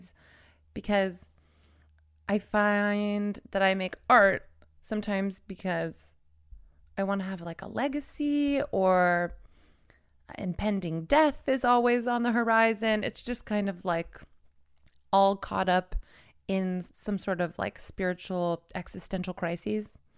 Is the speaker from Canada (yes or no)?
no; the South, United States; Like, I'm from the South, so I was just, there were just things that never sat right with me.